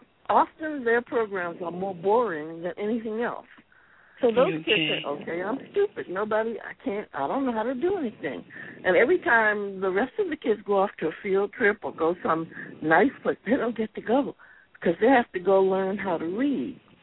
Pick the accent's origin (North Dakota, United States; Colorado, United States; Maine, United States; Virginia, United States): Virginia, United States; Alexandria; Dinwiddie, Virginia, but I grew up in Alexandria, Virginia, and my mother taught me to read when I was three.